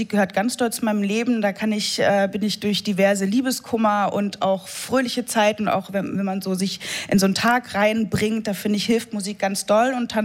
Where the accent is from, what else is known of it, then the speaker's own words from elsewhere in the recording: Berlin, Germany; Ganz genau, ich bin aus Hermsdorf-Reinickendorf, das ist ganz toll im Norden Berlins.